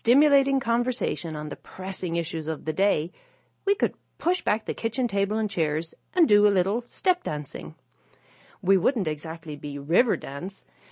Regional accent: Ireland; my own grasp of the language, which I studied growing up in Ireland, is getting vaguer with the years.

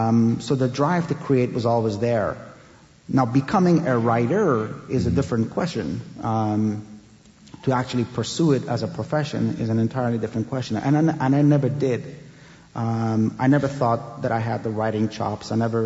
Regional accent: Afghanistan; Well, as a kid, growing up in Afghanistan, I read both Farsi literature

